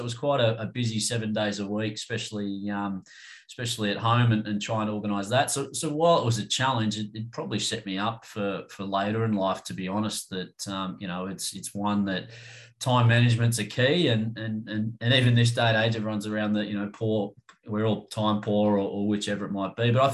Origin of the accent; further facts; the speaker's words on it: Queensland, Australia; Being a Queenslander, I was a big rugby league fan